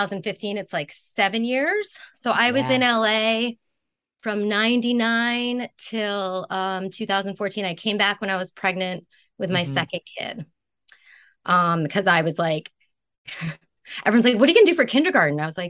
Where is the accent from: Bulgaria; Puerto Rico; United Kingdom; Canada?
Canada; born there; I went to Toronto because I was born in Canada. That's a Canadian citizenship.